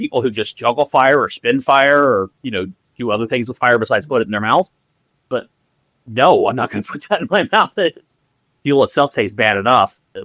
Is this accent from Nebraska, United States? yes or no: no; Cincinnati, Ohio, United States; I had heard about it because I grew up in the Cincinnati area.